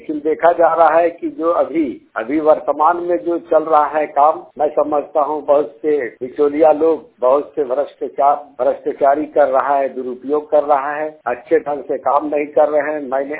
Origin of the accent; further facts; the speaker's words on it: India; राम होसी प्रखंड डाड़ी पंचायत कंपनी के रहने वाला हूँ।